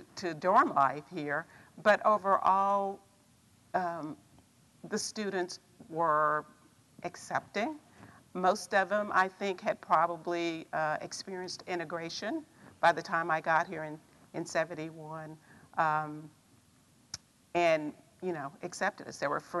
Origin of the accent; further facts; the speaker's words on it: Arkansas, United States; And, you know, I'm from South Arkansas, Southeast Arkansas. You speak and smile and all of that.